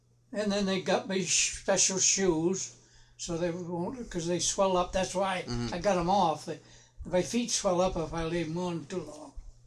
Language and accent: English; Maine, United States; Yeah. So, because I come from Maine.